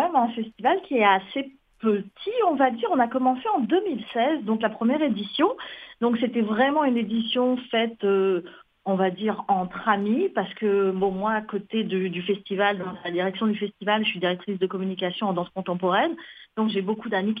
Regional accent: France; now in Montreal, Canada; c'est pour ça que j'ai choisi, moi, en tant que française, de venir à Montréal

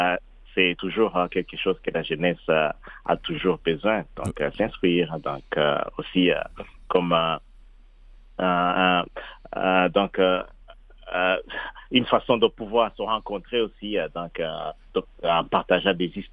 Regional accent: Burundi; Je viens de l'Afrique, donc au Burundi, c'est là où j'ai grandi.

